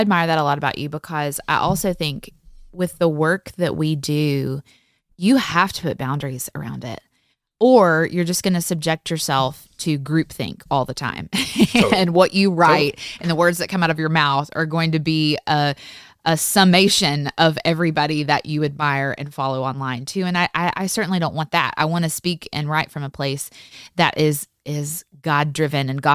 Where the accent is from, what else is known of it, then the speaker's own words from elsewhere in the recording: Tennessee, United States; moved away as an adult; I moved 9 hours away from Tennessee where I grew up and had lived my entire life.